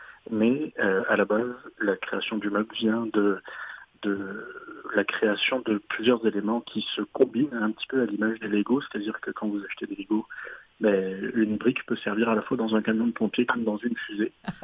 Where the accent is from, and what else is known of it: France; now in Canada